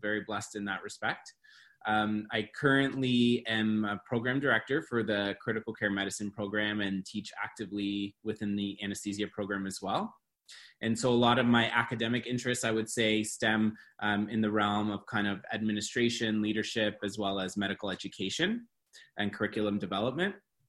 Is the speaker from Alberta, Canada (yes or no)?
no; Hamilton, Ontario, Canada; I grew up here in Hamilton in Stony Creek.